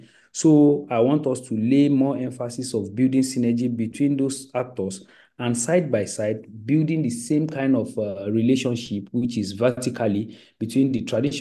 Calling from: Jimeta, Adamawa, Nigeria; I'm currently in Adamawa State, Jimeta specifically, which is the city center of Adamawa State in Nigeria.

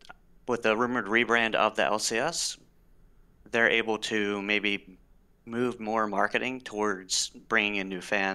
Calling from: Baltimore, Maryland, United States; Hi. I'm calling from Baltimore.

